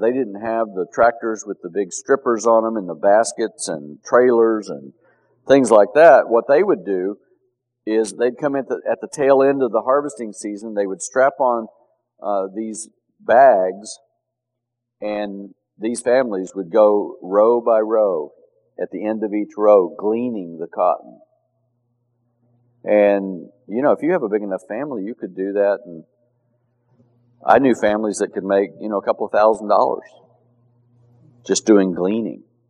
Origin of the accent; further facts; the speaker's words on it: Texas, United States; I grew up in West Texas where cotton farming is huge.